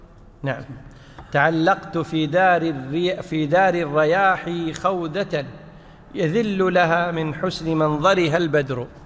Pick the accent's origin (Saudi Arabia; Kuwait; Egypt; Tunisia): Kuwait; مثل عندنا بالكويت بالعامية يقول: جمعنا بين رأسين بالحلال.